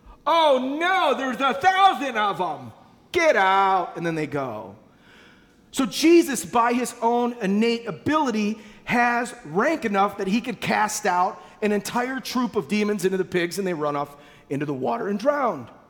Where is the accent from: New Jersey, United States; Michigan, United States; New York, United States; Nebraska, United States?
Michigan, United States; I don't know how to play either, which is weird because I'm from Michigan.